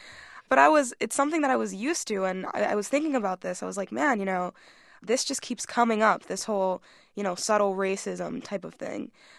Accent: Dominican Republic; I was like, well, I'm from Dominican Republic.

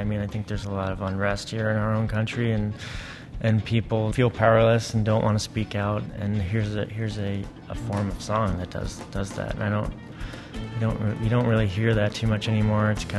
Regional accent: New York, United States; But I grew up in New York, outside of the city a little bit

